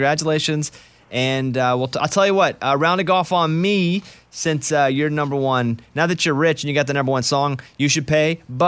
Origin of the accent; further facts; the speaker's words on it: Arkansas, United States; Growing up in Arkansas, we had tornadoes.